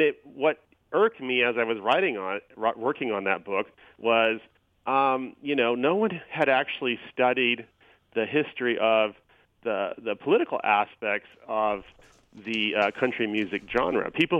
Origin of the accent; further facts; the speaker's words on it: Arizona, United States; I grew up in Arizona, and this kind of music was obviously all around me.